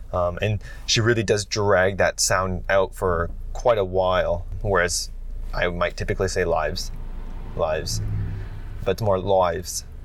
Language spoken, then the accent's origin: English; Toronto, Ontario, Canada; now in Vancouver, Canada; at least for my accent, born and raised in Toronto, Ontario, moved to Vancouver, my vowels aren't as exaggerated